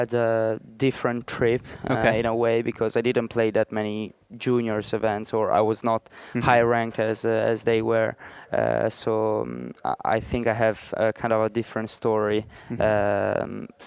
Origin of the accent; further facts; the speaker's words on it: Italy; English is a second language; I'm from Italy